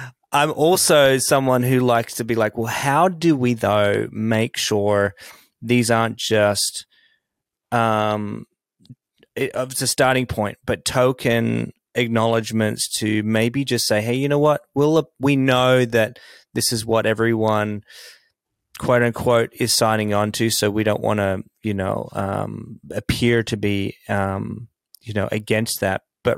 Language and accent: English; Australia; I'll call out Australia because I'm an Aussie